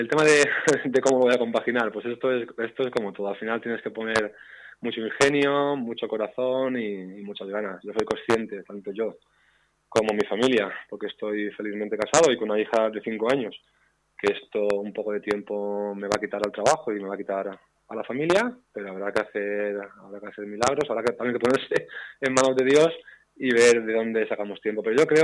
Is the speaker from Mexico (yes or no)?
no; Elche, Valencian Community, Spain; Pues mira, como tú dices, soy de Elche, nací aquí hace ya 48 años